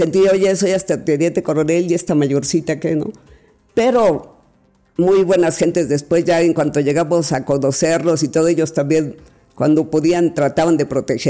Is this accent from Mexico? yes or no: yes; Mexico City, Mexico; born there; yo nací en la Ciudad de México